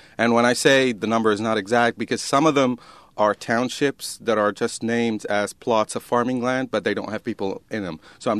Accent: Lebanon; I said, I'm from Lebanon.

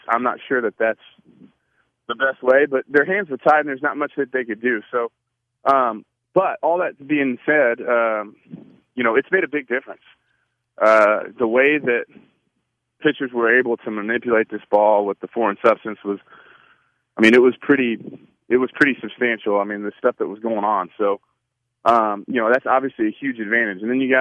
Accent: Houston, Texas, United States; born or raised there

